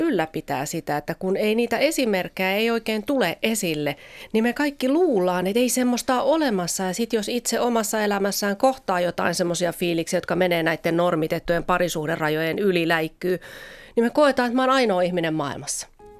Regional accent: Helsinki, Uusimaa, Finland; en mä silti ole helsinkiläinen, mä oon stadilainen.

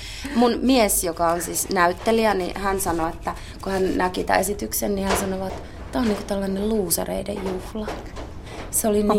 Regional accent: Nurmes, North Karelia, Finland; tullut opettamaan Nurmekseen, josta mä oon kotoisin Pohjois-Karjalasta

